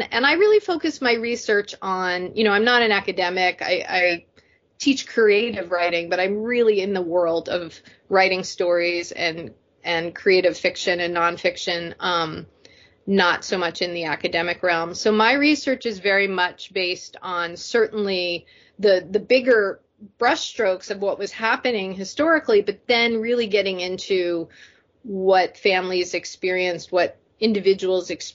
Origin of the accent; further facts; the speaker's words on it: Connecticut, United States; my first book, The Whole Story of Half a Girl, was very much based on my own experiences growing up in Connecticut.